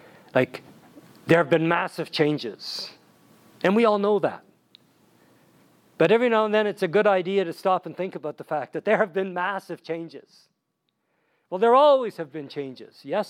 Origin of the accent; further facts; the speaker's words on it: Red Jacket, Saskatchewan, Canada; born there; I was born in Red Jacket, Saskatchewan. No electricity, no flush toilets, no holidays.